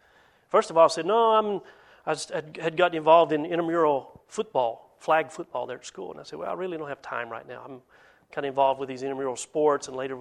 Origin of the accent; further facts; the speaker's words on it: Hogjaw Valley, Alabama, United States; also born or lived in Chattanooga, Tennessee; Yeah, I was born in Chattanooga. Grew up in a place called Hogjaw Valley, Alabama, which is across the river from Bridgeport, Alabama, which is across the river, Tennessee River, in that corner in the northeast.